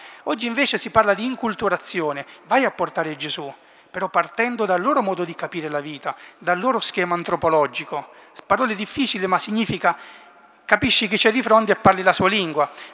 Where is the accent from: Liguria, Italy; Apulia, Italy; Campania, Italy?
Apulia, Italy; moved away as an adult; now in Milan, Italy; L'accento si sente che non è proprio milanese, io sono pugliese, orgogliosamente pugliese, ma come tutti molti giovani pugliesi, ogni tanto si va al nord per lavorare e quindi vivo a Milano.